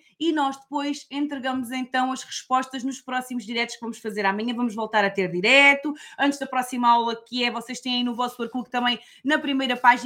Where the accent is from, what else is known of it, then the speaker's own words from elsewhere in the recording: Setúbal, Portugal; now in United Kingdom; Eu estou aqui em Inglaterra, vivo em Inglaterra. Em Portugal sou de Setúbal. Sou assim uma alentejana de Setúbal. Mas aqui, neste momento, vivo aqui em Inglaterra.